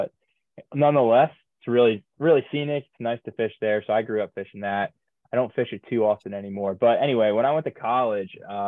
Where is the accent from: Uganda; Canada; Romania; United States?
United States; Reading, Pennsylvania; just trout and smallmouth in Berks County. I'm from Reading, PA.